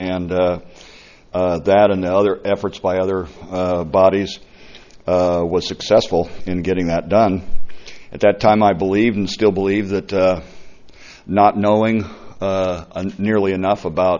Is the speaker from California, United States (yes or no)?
yes; Atascadero, California, United States; I'm from Atascadero.